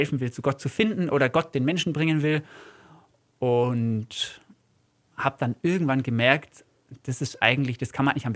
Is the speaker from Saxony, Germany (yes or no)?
no; Türkheim, Bavaria, Germany; Also in Türkheim bin ich aufgewachsen.